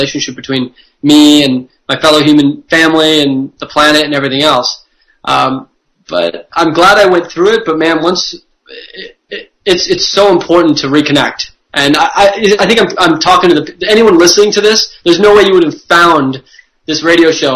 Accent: California, United States; I grew up in Silicon Valley, which is the birthplace of a lot of the big companies out there. I grew up in an entrepreneurial family.

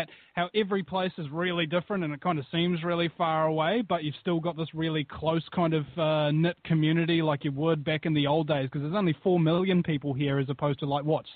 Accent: New Zealand; I can't describe as how annoying it is to be called an Australian when you're from New Zealand.

